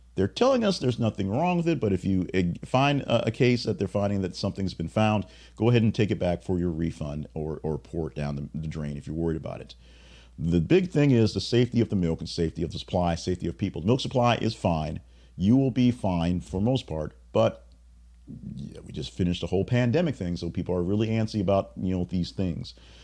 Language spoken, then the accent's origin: English; Louisiana, United States; Now, I'm from Louisiana and didn't know the dolphins were essentially native to the area